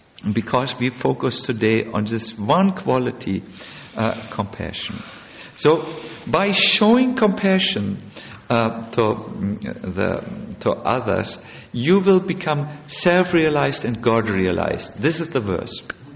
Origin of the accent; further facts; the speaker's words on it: Germany; the existentialistic philosopher from my home country. No, don't worry, I'm really not very impressed by Germany.